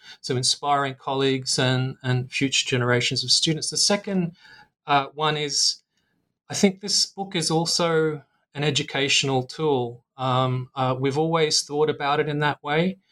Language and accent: English; Australia; my home country of Australia